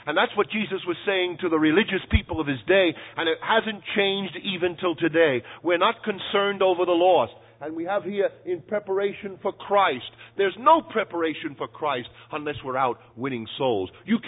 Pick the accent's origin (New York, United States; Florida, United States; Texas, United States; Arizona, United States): New York, United States; Brighton; I grew up in Brighton, right near Brighton Beach.